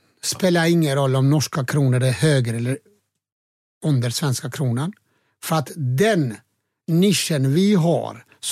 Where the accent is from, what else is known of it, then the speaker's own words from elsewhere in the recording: Kosovo; fast jag kommer från Kosovo, jag är muslim själv